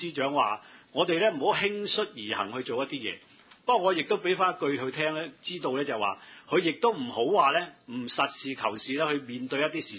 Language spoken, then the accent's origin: Cantonese; China; 我哋中國人有句叫舊瓶新酒，